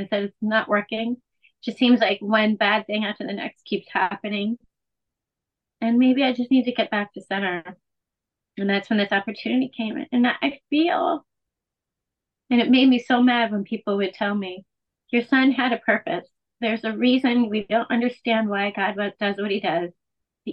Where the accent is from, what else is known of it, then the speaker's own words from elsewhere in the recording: East Coast, United States; made it out to where we grew up on the East Coast